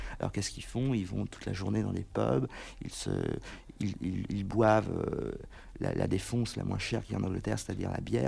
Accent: Paris, Île-de-France, France; moi, je suis né à Paris, j'ai toujours vécu dans une ville.

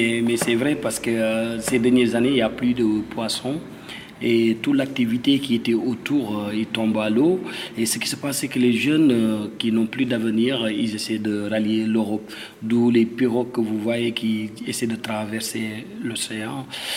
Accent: Senegal; French is a second language; moved away; Moi, je viens du Sénégal.

